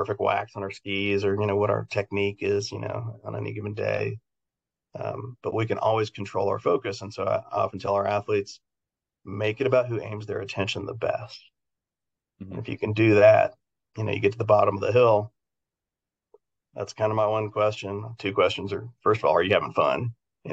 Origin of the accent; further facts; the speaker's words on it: Texas, United States; and yet I played high school football growing up in Texas like everybody did.